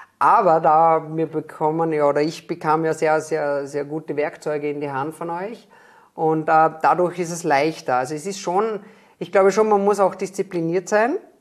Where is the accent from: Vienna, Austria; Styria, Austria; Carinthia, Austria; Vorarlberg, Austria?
Vorarlberg, Austria; born there; da ich gebürtiger Vorarlberger bin